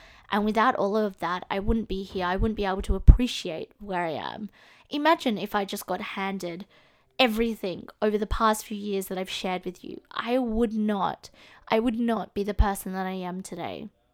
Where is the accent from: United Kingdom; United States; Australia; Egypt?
Australia; can't tell by my accent, I am from Australia.